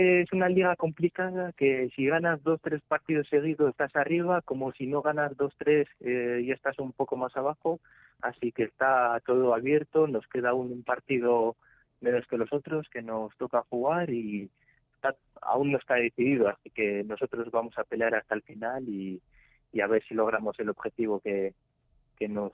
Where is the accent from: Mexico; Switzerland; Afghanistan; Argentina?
Switzerland; Spanish is a second language; also born or lived in Spain; mi madre es de Zamora, así que las raíces están aquí en España. Aunque nací allí, me considero también español, tanto español como suizo.